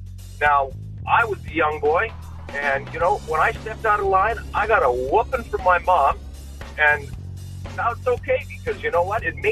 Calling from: Saskatoon, Saskatchewan, Canada; Not so bad. I'm from Saskatoon. I'm just getting to PA.

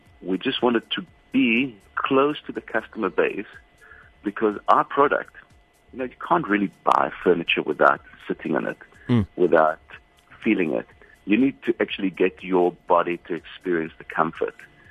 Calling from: Cape Town, Western Cape, South Africa; I'm sitting in Cape Town.

